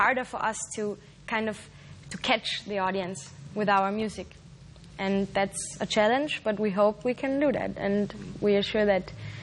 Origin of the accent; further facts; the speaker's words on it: Vienna, Austria; from Vienna. We are twins.